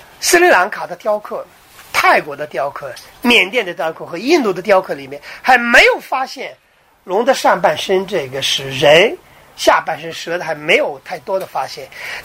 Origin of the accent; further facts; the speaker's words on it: China; 所以呢，我们中国人呢，把龙啊，就是龙族啊，当成有爪子的这个龙，对吧？